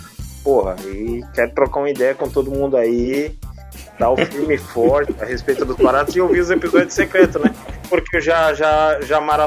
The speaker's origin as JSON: {"language": "Portuguese", "region": "Pernambuco", "country": "Brazil", "tie": "born or raised there", "said": "o que se passa na minha terra natal. Como um pernambucano em si, eu reconheço muito do que foi feito ali"}